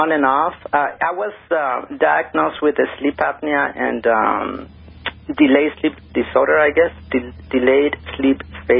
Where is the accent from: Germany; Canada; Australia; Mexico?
Mexico; also born or lived in United States; when I grew up in Mexico and the U.S.